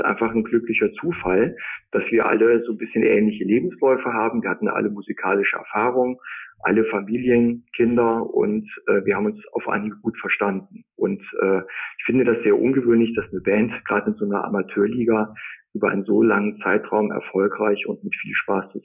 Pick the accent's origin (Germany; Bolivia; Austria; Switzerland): Germany; Bad Wildungen, Hesse; Also wir kommen alle so aus dem Bereich Bad Wildung und Umgebung.